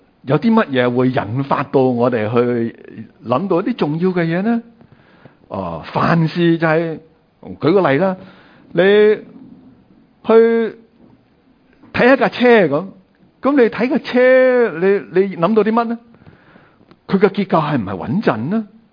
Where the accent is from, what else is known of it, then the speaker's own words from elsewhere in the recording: China; 我想对于我们中国人来说呢，稳重可能是接近一点。